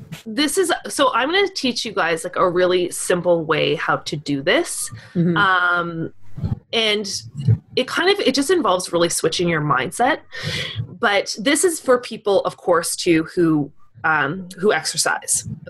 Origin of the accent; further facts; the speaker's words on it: United Kingdom; No. You're not like I'm British. I've eaten one.